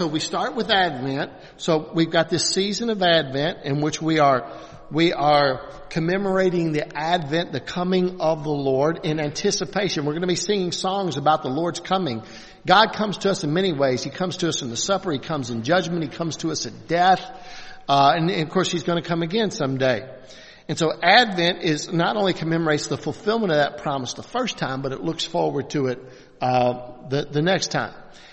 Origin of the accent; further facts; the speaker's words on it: Louisville, Kentucky, United States; For me, growing up in Louisville was 55% Catholic.